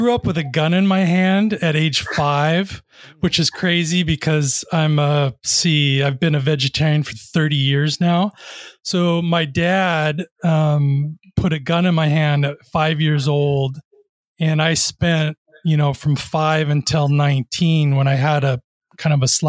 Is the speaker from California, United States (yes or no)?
yes; Long Beach, California, United States; also born or lived in Orange County; And so I was born in Orange County and I grew up in Long Beach. And I went to school in Long Beach State, and I studied criminology of all things.